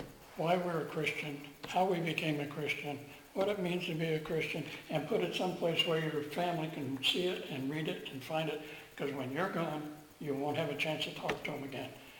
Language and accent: English; New York, United States; born there; to where I was born in New York